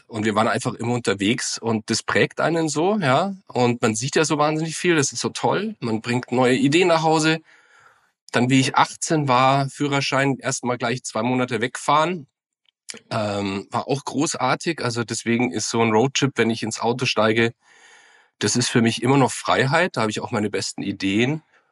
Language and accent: German; Munich, Bavaria, Germany; ich bin ja Münchner